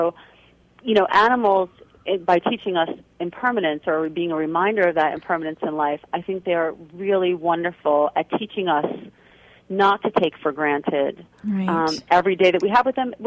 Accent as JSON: {"language": "English", "region": "New York", "country": "United States", "lives_now": "Arizona, United States", "said": "And, you know, I'm a New Yorker. My friends are dispersed now, but definitely not Arizonans."}